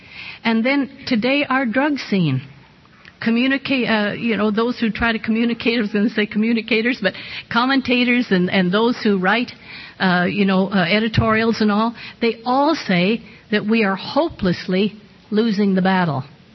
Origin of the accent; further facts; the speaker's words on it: Seattle, Washington, United States; Now, I'm from Seattle. I was born right near there in the West.